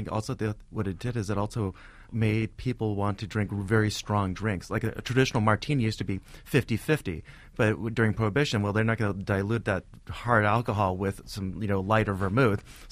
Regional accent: California, United States; I'm from California, from the Bay Area, and I cut my teeth on Chardonnay.

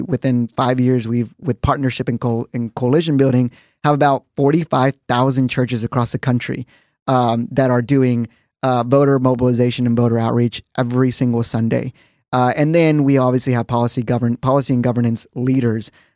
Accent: Lubbock, Texas, United States; now in Dallas, United States; Well, born and raised in Lubbock, and okay. I'm there like once a week.

